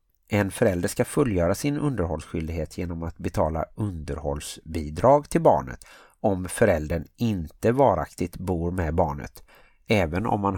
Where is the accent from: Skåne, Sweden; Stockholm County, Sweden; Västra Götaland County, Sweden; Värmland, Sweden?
Västra Götaland County, Sweden; Gothenburg; Och jag som är göteborgare och bonuspappa